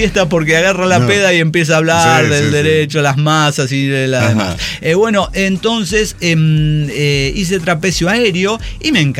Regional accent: Mexico; no soy de Argentina, soy de México

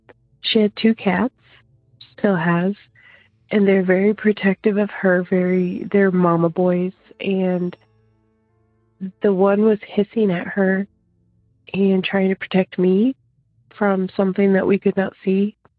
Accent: Iowa, United States; I am from Iowa.

